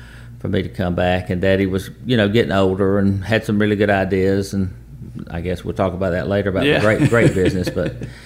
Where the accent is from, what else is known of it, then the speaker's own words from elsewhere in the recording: Puerto Rico; born there; My dad was in the Air Force. He was stationed at Ramey Air Force Base in Puerto Rico. And so I was born in Puerto Rico.